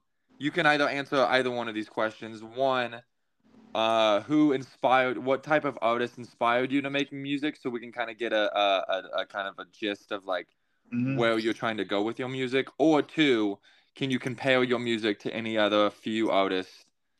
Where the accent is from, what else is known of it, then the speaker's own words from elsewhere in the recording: Kansas, United States; Well, we're both from Kansas.